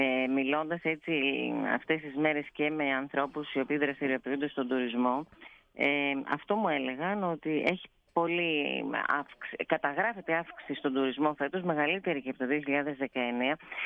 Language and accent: Greek; Argostoli, Ionian Islands, Greece; Αργοστόλη από εδώ είναι και η καταγωγή μου, από το Αργοστόλη.